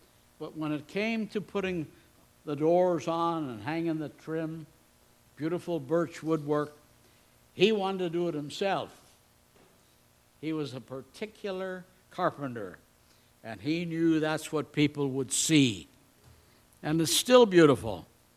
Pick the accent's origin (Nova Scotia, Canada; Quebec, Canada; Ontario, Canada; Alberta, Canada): Nova Scotia, Canada; born there; If you ever went down eastern Canada, where I was born in Nova Scotia